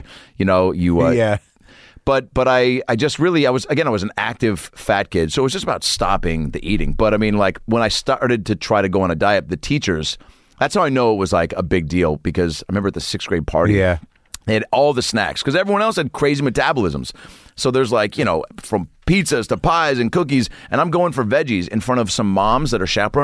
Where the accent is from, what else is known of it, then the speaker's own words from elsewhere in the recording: Lake Forest Park, Washington, United States; But I grew up in Lake Forest Park, which is about 25 minutes north of the city. Shoreline, I guess, if you really know the area.